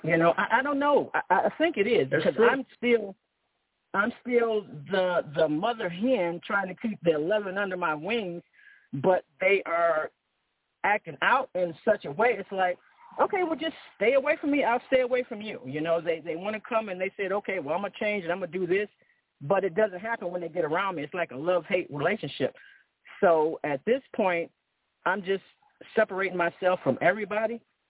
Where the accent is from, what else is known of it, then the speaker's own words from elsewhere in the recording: Elyria, Ohio, United States; born there; And I'm looking to come to the Passover because I was born in Elyria, Ohio.